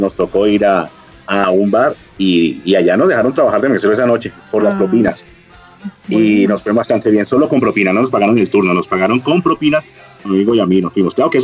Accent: Cali, Valle del Cauca, Colombia; Toda mi familia y nosotros somos de Cali.

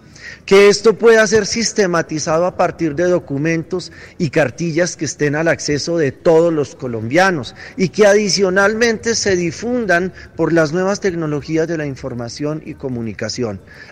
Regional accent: Colombia; seguramente podremos encontrarnos como colombianos, como personas integrantes de distintos partidos políticos

